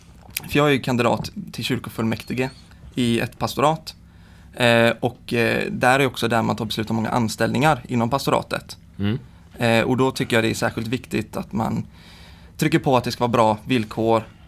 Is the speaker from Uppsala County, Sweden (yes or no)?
no; Gothenburg, Västra Götaland County, Sweden; Jag är också från Göteborg. Jag bor tillsammans med min sambo i Johanneberg.